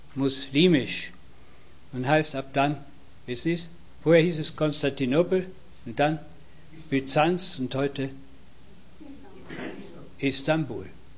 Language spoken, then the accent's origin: German; Bergneustadt, North Rhine-Westphalia, Germany; In meiner Heimatstadt, Bergneustadt, da kümmere ich mich nicht drum.